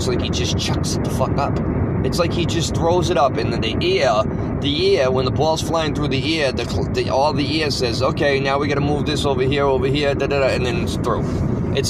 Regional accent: Boston, Massachusetts, United States; I haven't been checking out Boston like that. It's my hometown team.

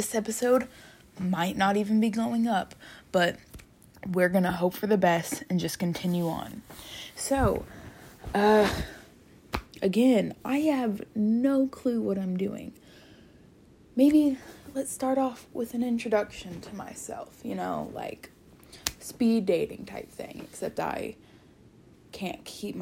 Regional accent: the South, United States; I am a country gal. I'm from the South. I'm not really that country, and I honestly hate it here.

